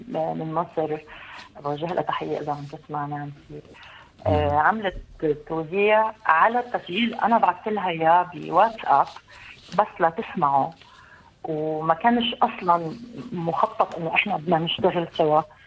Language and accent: Arabic; Palestine; وأنا كأمرأة فلسطينية عربية